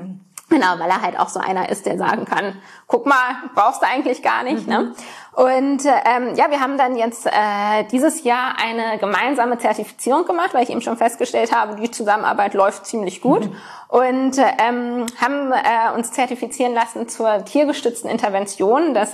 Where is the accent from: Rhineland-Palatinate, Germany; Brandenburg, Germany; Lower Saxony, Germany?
Lower Saxony, Germany; Göttingen; als ich so 18 war ungefähr, habe ich in meiner Heimatstadt in Göttingen an einer Wahl zum Gänselisee teilgenommen.